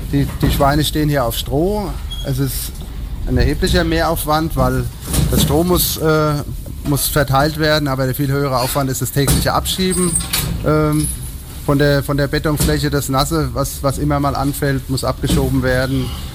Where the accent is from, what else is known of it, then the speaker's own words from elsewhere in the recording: Groß-Umstadt, Hesse, Germany; Ich bin hier auf dem Altmannshof groß geworden